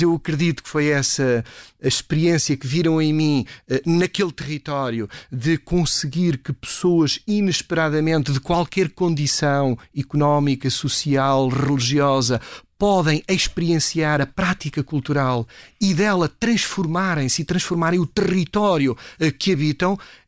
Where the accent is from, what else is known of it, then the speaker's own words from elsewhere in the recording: Pozos, Leiria, Portugal; Pozos, é uma pequenina aldeia ao lado de Leiria.